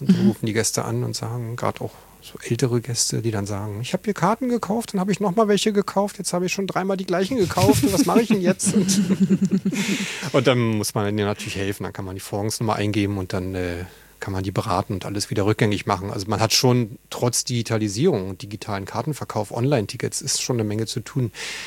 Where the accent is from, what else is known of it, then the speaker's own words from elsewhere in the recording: Berlin, Germany; ich bin auf Moabit geboren und groß geworden